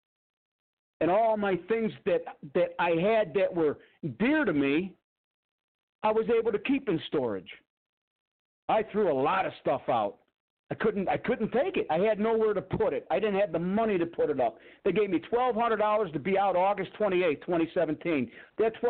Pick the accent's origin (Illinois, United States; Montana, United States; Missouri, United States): Illinois, United States; Chicago; And then, of course, I'm from Chicago, and people from Chicago have a reputation of being shysters